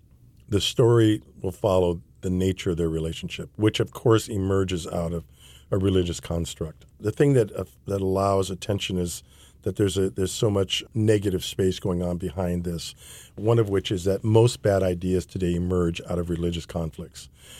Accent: Seattle, Washington, United States; I'm from Seattle, the left coast, where everybody's heathen, you know.

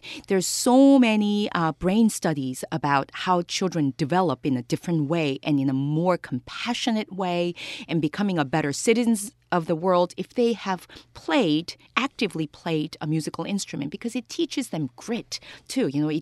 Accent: South Korea; I grew up in Korea, and ever since I was young, every single day, music was part of the curriculum, just like math and reading was.

